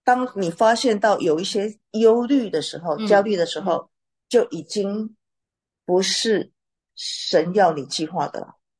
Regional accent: China; 我们中国人讲嘛，天时地利人和，你能把握几个？

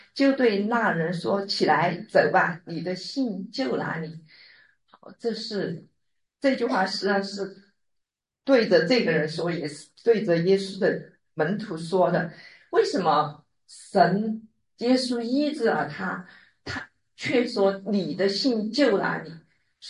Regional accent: China; 那我们中国人说天时地利人和

